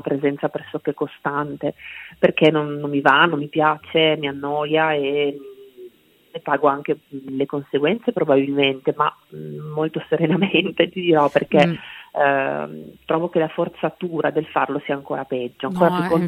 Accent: Trieste, Friuli-Venezia Giulia, Italy; riporta alla mia terra, quindi ne sono tantissimo legata, e questo per dirti, ecco, che Trieste per me, oltre a essere casa e cuore

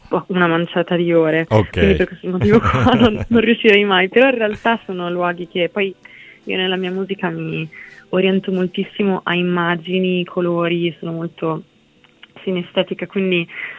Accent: Milan, Lombardy, Italy; also born or lived in various places; vissuto un po' in luoghi molto diversi nella mia vita e ho vissuto una vita un po' così da trottola, però sono di Milano e vivo lì in questo momento, sì.

